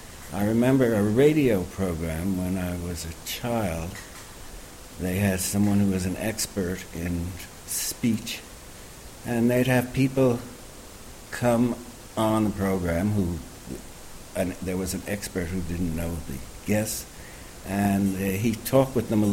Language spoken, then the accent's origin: English; New York, United States; accent: East Coast; It's American. I am from New York. I don't have a pronounced New York way of talking. More what in America we call East Coast, Middle East Coast speech.